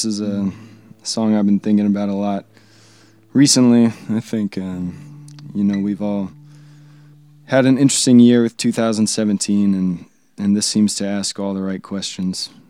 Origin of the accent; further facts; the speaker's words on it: Austin, Texas, United States; And for me, you know, growing up in Austin, the Paramount has been on my bucket list since as long as I can remember.